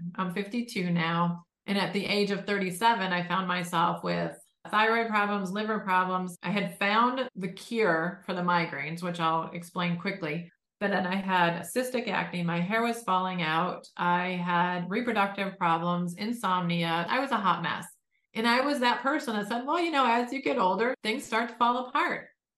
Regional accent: Detroit, Michigan, United States; So I started out born and raised in Detroit. So blue collar environment.

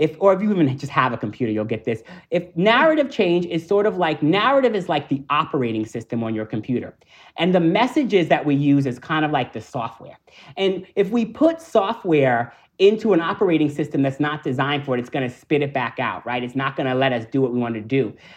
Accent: New York, United States; you know, I'm a New Yorker

